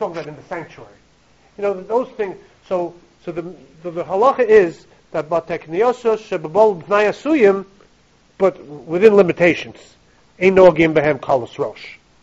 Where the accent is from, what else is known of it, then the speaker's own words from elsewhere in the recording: Flatbush, New York, United States; I grew up in Flatbush, so on East 28th Street.